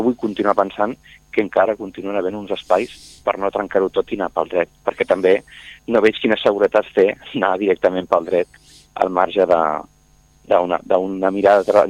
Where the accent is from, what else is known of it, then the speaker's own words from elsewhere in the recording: Catalonia, Spain; més enllà del que ens afecti tots com a catalans i catalanes, a nivell municipal